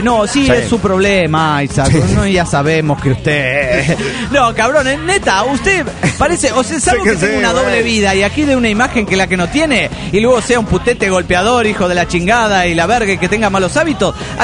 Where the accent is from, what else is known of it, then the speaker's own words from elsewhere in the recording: Morelia, Michoacán, Mexico; Hola, soy … de Morelia, Michoacán, México.